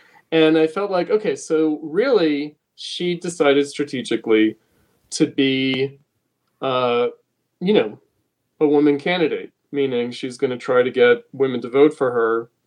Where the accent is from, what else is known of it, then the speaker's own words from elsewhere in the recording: New York, United States; I'm from New York. I don't know.